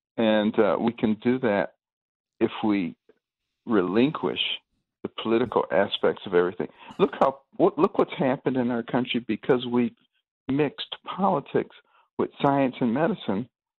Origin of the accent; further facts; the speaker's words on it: Detroit, Michigan, United States; also born or lived in Boston; You know, I grew up in Detroit and Boston, 50s and 60s.